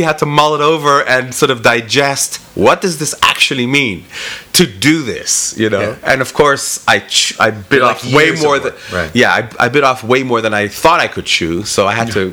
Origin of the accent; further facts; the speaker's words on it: Spain; I mean, I lived, you know, I grew up in Spain.